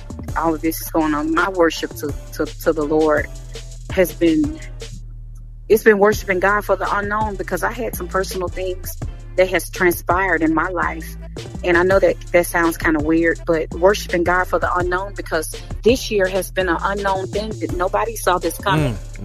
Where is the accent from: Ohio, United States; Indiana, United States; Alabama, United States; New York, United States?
Alabama, United States; Birmingham; now in Nashville, United States; I'm from Birmingham, Alabama, now residing in Nashville, Tennessee.